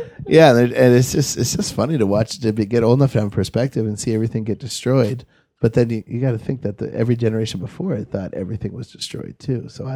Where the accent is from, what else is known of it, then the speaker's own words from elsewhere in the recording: Georgia, United States; I'm 32 now, so I'm getting to the point where I have that perspective too. Like I grew up in Appalachia in Georgia